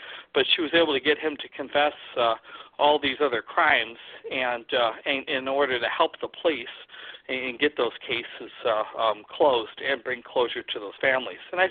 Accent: Joliet, Illinois, United States; not that far from where I grew up in Joliet, Illinois

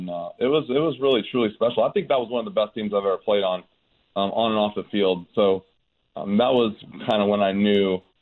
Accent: California, United States; growing up in Orange County and not being a real impressive student, so to speak, I really didn't know much about St. Louis.

